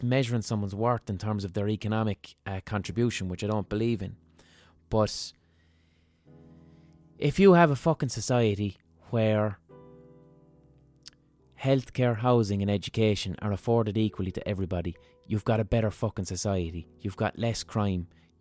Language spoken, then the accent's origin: English; Limerick, Munster, Ireland; So I had the weird situation of growing up in Limerick.